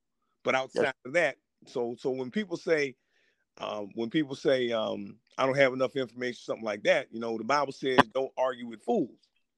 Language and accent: English; Virginia, United States; moved away as an adult; And it's about my life growing up in Virginia during the same time period as the movie Remember the Titans.